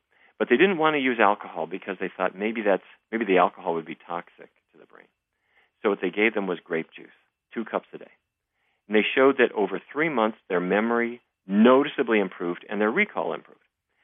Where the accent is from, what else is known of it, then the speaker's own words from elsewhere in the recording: Fargo, North Dakota, United States; I grew up in Fargo, North Dakota. All four of my grandparents developed dementia.